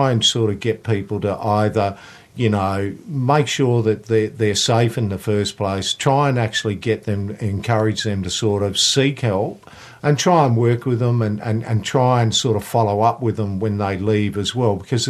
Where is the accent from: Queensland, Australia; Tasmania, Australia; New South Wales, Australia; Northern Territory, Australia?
Northern Territory, Australia; Darwin; I used to use heroin myself when I grew up in Darwin